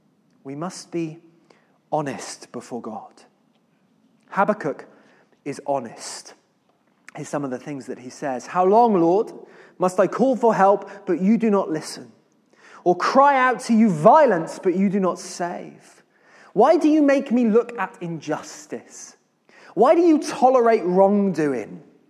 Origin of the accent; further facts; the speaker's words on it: United Kingdom; Fine, thank you, because we're British.